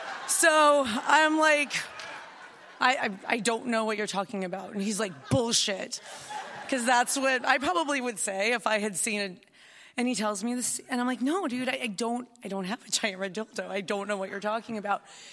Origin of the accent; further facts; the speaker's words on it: Reno, Nevada, United States; my family is from, I'm from Reno, Nevada, and my grandmother had just passed away.